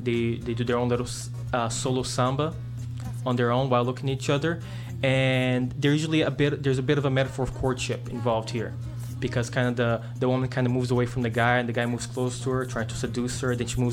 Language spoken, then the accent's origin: English; Brazil; now in Montreal, Canada; I'm from Brazil.